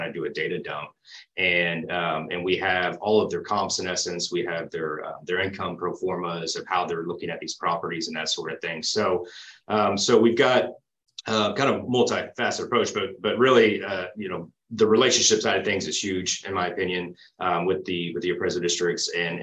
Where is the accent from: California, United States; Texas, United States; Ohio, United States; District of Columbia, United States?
Texas, United States; Houston; So I grew up in the Houston area and ended up attending Baylor University and got a real estate degree there.